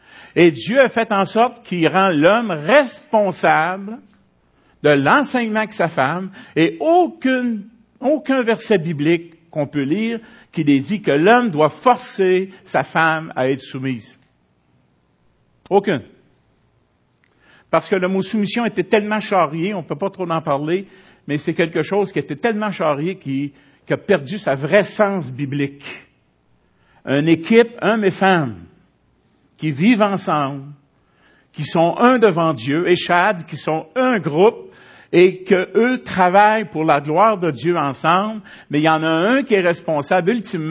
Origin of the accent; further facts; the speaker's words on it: Quebec, Canada; on est Québécois, mais il y a des Québécois de souche